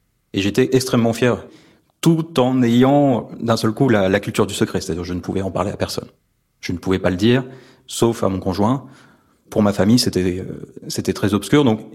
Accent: Normandy, France; j'ai 37 ans et j'habite en Normandie. J'ai grandi dans le Calvados. Mon père était gendarme, donc j'ai grandi en caserne.

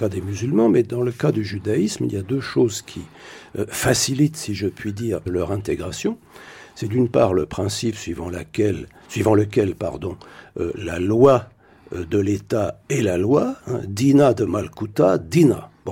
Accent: France; Je dis, nous autres Françai

